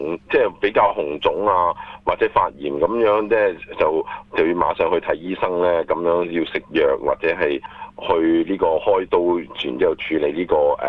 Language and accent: Cantonese; Guangdong, China; 咁所以我哋就廣東人就俗稱叫做眼挑針